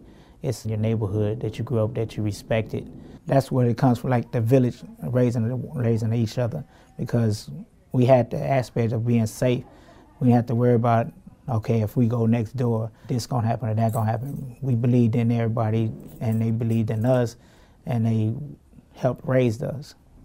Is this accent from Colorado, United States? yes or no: no; Gary, Indiana, United States; I was born and raised in Gary, Indiana. I grew up on the west side of town on Clinton Street.